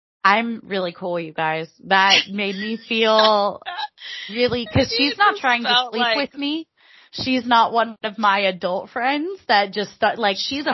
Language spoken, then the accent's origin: English; Texas, United States; That's not a, yeah, I wouldn't tell people that I was from Southeast Texas.